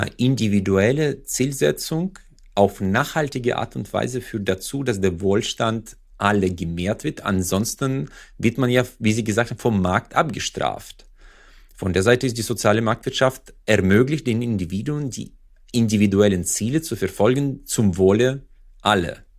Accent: Uzbekistan; Deswegen freue ich mich, in Deutschland zu leben. Ich liebe auch Deutschland aus der Perspektive, weil man hier im Prinzip sehr, sehr gute Chancen hat im Vergleich zu Usbekistan, wo ich herkomme.

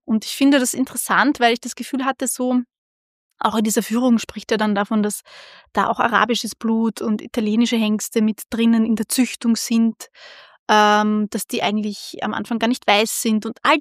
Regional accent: Vienna, Austria; Ich bin zwar in Wien geboren und aufgewachsen, also ich bin Wienerin

